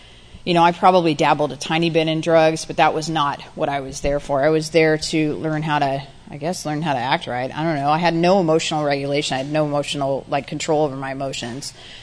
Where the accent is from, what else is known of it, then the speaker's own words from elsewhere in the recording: Auckland, New Zealand; born there; moved away; I was born in another country. I was born in Auckland, New Zealand, and I moved here in 1986 with my parents.